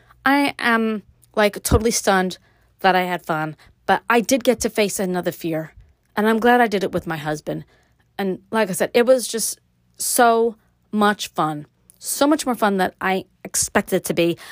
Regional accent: Brooklyn, New York, United States; now in upstate New York, United States; I grew up in Brooklyn, lived there, moved to upstate New York, got married.

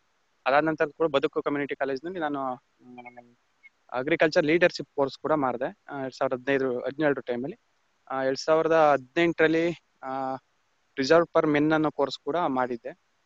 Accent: Channapatna, Karnataka, India; ಅಂದ್ರೆ ಮೊದ್ಲು ಹೇಳಿದಾಗೆ ಅರಳುಕುಪ್ಪೆ ದೊಡ್ಡಿ ಅಂತ, ಚನ್ನಪಣ್ಣ ತಾಲೂಕು, ರಾಮನಗರ ಜಿಲ್ಲೆ.

